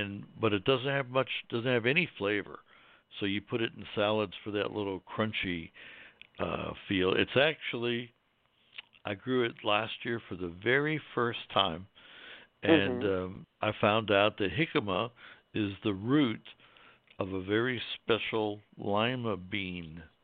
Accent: Midwest, United States; You know, I'm from the Midwest, and you know, my family is from Germany and Ireland and England.

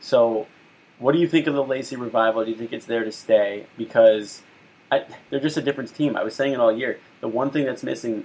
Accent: Florida, United States; I'm from South Florida, by the way. People in South Florida hate Nick Saban.

